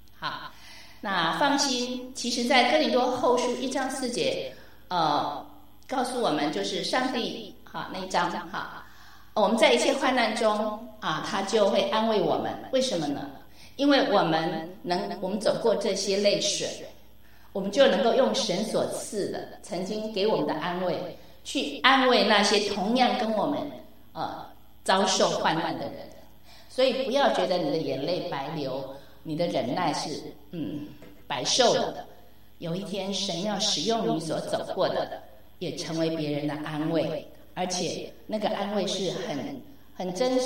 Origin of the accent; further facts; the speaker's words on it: Taiwan; 我最要好的在台湾从小一起长大的最要好最要好的知心朋友